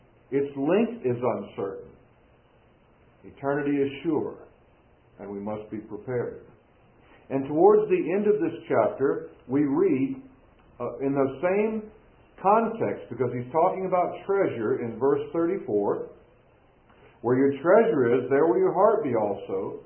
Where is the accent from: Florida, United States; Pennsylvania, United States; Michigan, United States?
Florida, United States; You know, most of you know that I was born in Florida, lifelong Florida resident.